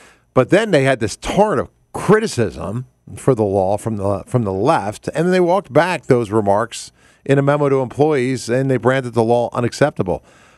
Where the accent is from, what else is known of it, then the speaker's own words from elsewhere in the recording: Pennsylvania, United States; I grew up on the East Coast. I'm a son of Pennsylvania, and I remember as a kid, you know, riding my bike in my area, my neighborhood